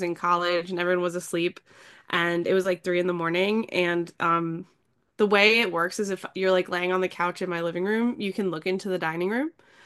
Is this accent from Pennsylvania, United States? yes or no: yes; Pennsylvania, United States; But yeah, so I'm from the Poconos and I grew up in a haunted house. It was built in the 1700s.